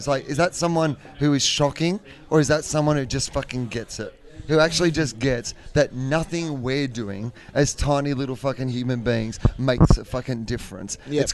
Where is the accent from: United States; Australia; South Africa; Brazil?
Australia; And I'm sorry as an Australian.